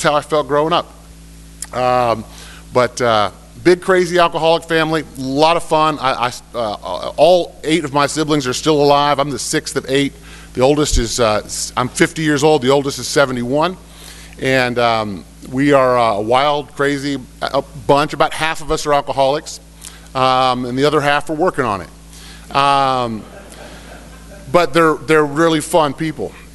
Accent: Tampa, Florida, United States; So I'm from Tampa, Florida. I grew up in South Tampa. I come from a good family, an alcoholic family

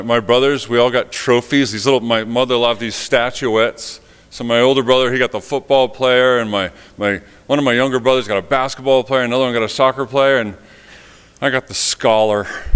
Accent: New Jersey, United States; so I grew up in North Jersey, so if I drop an F-bomb once in a while, I'm sorry for that too.

